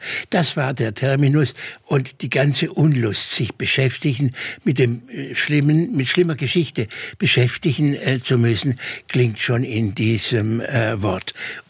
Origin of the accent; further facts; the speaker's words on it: Baden-Württemberg, Germany; Ich bin in Württemberg geboren, in Württemberg-Baden zur Schule gegangen und in Baden-Württemberg habe ich Abitur gemacht.